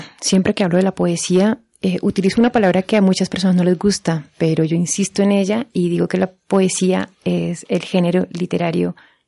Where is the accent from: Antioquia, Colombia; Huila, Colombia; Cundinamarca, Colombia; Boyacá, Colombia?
Huila, Colombia; Neiva; now in Bogotá, Colombia; Yo en Neiva hice el pregrado, estudié en la Universidad Sur Colombiana, que es mi universidad. Yo la denomino la Universidad Pública del Sur de Colombia y me enorgullece que esté en mi ciudad. Y sí, soy de allá.